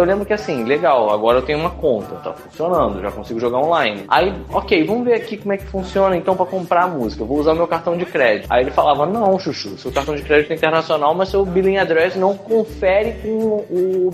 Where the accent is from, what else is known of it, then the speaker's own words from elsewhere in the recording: Brazil; Porque, porra, a gente é brasileiro. E aí aqui é caro.